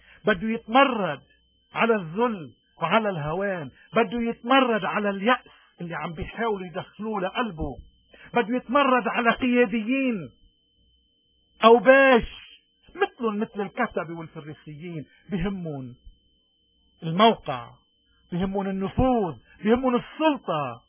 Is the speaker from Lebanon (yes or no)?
yes; Lebanon; نحن اليوم كلبنانيين، إن كنا بلبنان أو ببلدان الاغتراب، مشكلتنا الأساسية هي العمى.